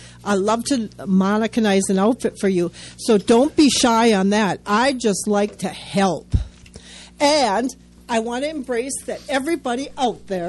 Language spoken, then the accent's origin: English; Minnesota, United States; And we're from Minnesota.